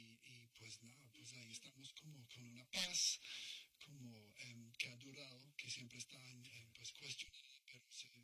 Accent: Belfast, Northern Ireland, United Kingdom; Spanish is a second language; Yo soy originalmente de Belfast, que es la capital de Irlanda del Norte, que en este momento es parte del Reino Unido.

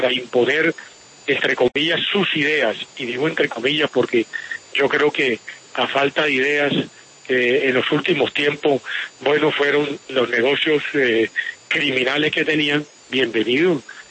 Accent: Colombia; Yo soy un colombiano

